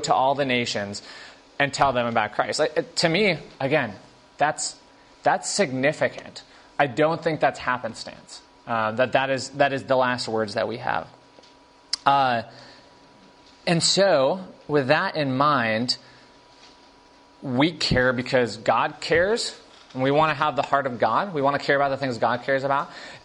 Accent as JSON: {"language": "English", "region": "California", "country": "United States", "said": "As a Californian, I did not speak the same language as my friends in Panama City, Florida."}